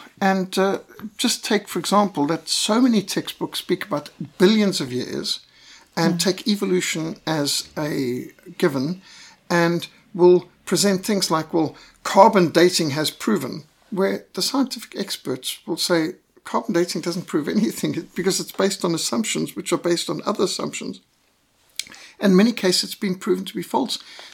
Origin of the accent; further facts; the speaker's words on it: Zimbabwe; I was brought up in Rhodesia